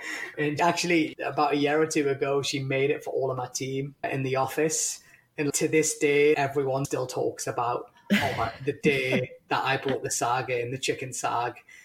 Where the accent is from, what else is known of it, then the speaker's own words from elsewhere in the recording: India; You're going to laugh because I'm Indian, but I absolutely hate, what do you call it in America?